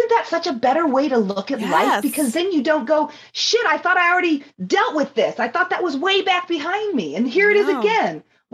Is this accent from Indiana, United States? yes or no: yes; Indiana, United States; I was raised from 7 in the Mormon church in Indiana. So it wasn't like in Utah where everybody's Mormon. So I was in a small rural town.